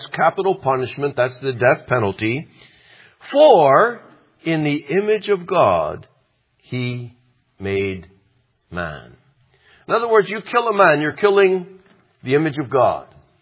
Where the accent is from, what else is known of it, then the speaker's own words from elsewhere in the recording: the South, United States; now in New Jersey, United States; Maybe I talk like I'm from the South. I hope they don't despise that. When I first came here to New Jersey, I got laughed at for talking that way. That's why I stopped talking that way.